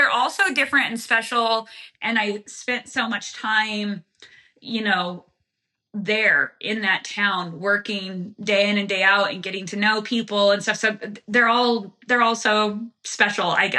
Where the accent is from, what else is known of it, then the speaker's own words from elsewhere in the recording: Idaho, United States; I've born and raised in Idaho. I've never heard of this town before because it's so tiny.